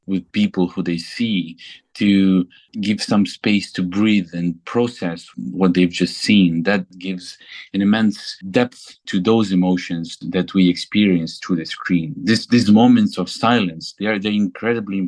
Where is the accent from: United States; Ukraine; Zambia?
Ukraine; especially in Ukraine, because it's my home country.